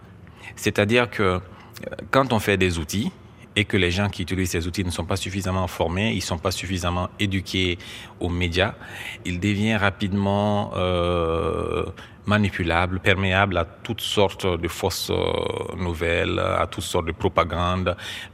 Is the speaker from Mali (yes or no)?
yes; Mali; j'ai décidé de revenir en Afrique et surtout chez moi au Mali